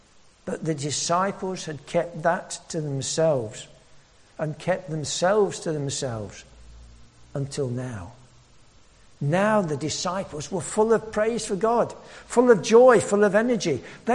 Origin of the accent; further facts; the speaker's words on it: East Midlands, United Kingdom; I was born and brought up in Nottinghamshire, and for a time we lived next door in Nottinghamshire to my father's mother